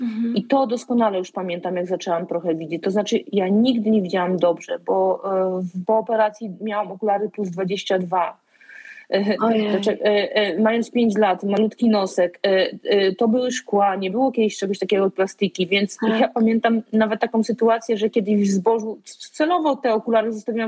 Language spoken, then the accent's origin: Polish; Subcarpathian Voivodeship, Poland; pochodzę z małej miejscowości koło Przemyśla.